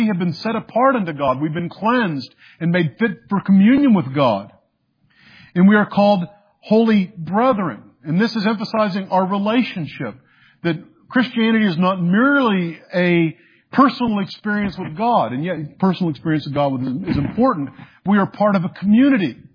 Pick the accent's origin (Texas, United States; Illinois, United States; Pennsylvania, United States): Texas, United States; I saw in the school district in which I grew up in Texas